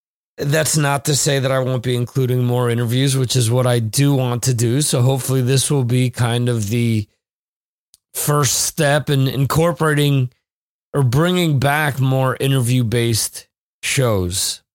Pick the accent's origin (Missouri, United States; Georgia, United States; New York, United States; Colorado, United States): New York, United States; See, growing up in the New York area as a Rangers fan, I've never heard that.